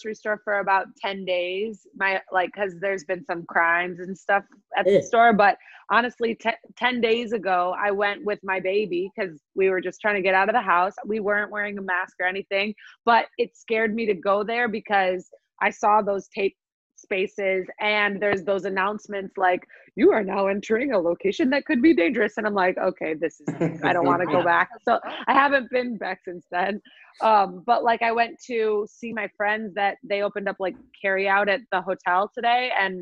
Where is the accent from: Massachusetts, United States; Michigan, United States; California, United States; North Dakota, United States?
Michigan, United States; Michigan.